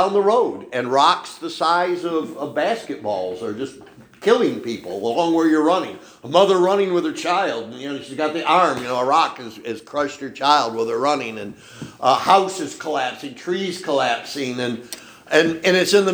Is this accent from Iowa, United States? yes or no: no; New York, United States; And I grew up in New York.